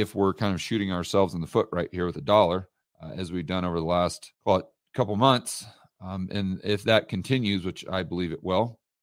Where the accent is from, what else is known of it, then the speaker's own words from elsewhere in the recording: United States; I don't really like to say this, because I'm an American.